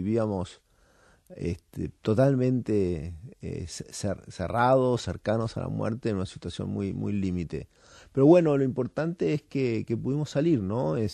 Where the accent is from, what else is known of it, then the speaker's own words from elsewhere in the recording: Argentina; yo cuando salí de los Andes volví a Argentina y durante 35 años hice una vida absolutamente normal